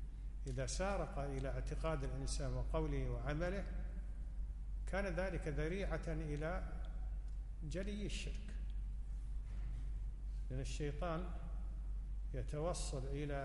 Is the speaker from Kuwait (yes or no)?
yes; Kuwait; عندنا بالكويت يعني مثل ما يجري على ألسنة الناس يقول دفنة أبوي